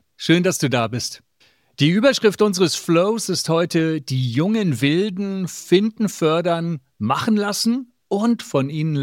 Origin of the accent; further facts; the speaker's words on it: Hamburg, Germany; aus Hamburg